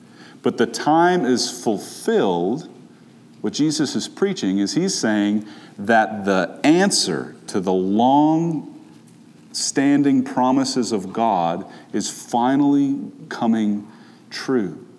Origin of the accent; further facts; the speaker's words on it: Minnesota, United States; For example, I grew up in Minnesota, and I've been working on hiding my vowels for a long time. But it's true. I'm from Minnesota.